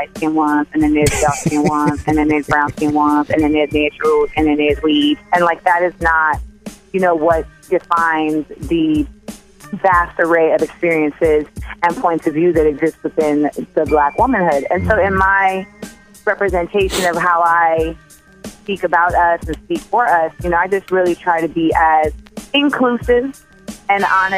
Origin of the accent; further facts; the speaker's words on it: Grenada; And also, you know, I am from Grenada. That is my fellow Grenadian brethren.